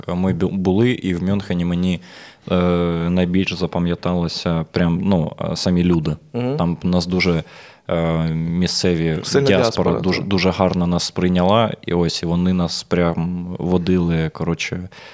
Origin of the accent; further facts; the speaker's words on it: Kharkiv, Kharkiv Oblast, Ukraine; Так, ну інтуїтивно, я ж з Харкова.